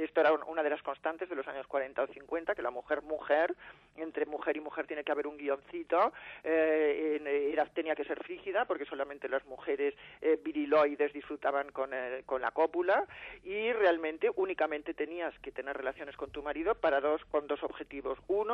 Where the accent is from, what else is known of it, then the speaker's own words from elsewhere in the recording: Catalonia, Spain; Somos catalanes.